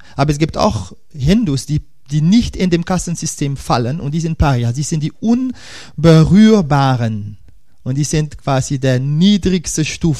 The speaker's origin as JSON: {"language": "German", "country": "Suriname", "tie": "born or raised there", "said": "Wir sind in Suriname groß geworden, Mann und ich."}